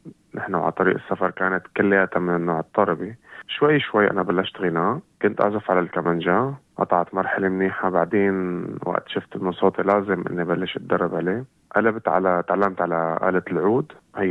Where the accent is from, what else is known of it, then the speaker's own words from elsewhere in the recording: Homs, Homs Governorate, Syria; من سوريا، عمري 24 سنه، من حمص، مدينه حمص.